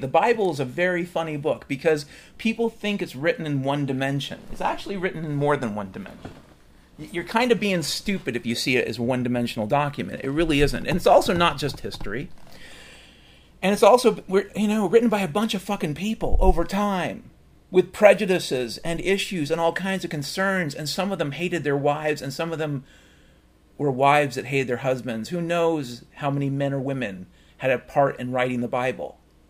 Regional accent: Ireland; And I'm Irish, so I know a good lie when I see one.

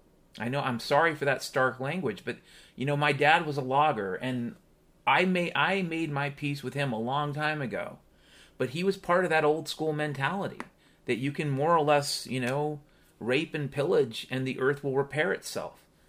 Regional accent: Washington, United States; You know, I grew up in Washington State

